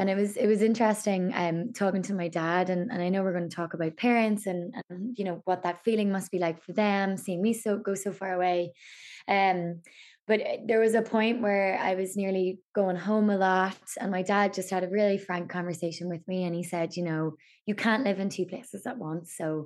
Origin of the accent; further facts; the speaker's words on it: Omagh, Northern Ireland, United Kingdom; moved away as an adult; I'm from Omagh in County Tyrone, which is in Northern Ireland. So very center really of Northern Ireland, like an hour and a half from Belfast and 3 hours from Dublin. So went to school there all the way up through to 18.